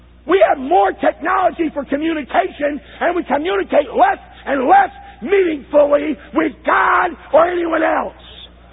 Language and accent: English; Maine, United States; I mean, I know I'm from Maine, and I may be a little off somewhere